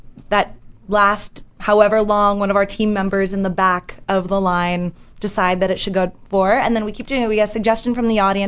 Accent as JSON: {"language": "English", "town": "New York City", "region": "New York", "country": "United States", "said": "I was born on the Upper East Side."}